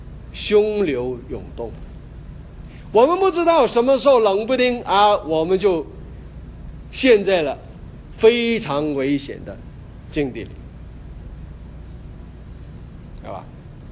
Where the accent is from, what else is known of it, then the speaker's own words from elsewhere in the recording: Guangxi, China; 在一个小地方，就是广西我的老家